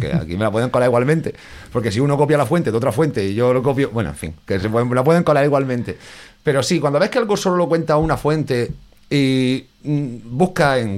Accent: Andalusia, Spain; accent: Andalusian; yo, aunque tengo el acento un poquito más neutralizado, sigo haciendo mis chascarrillos andaluces y lo tengo, yo me siento muy orgulloso de mi tierra.

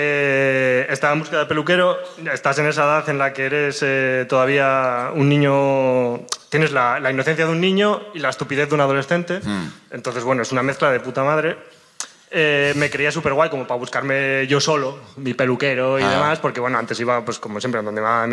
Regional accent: Avilés, Asturias, Spain; De aquí, de Avilés.

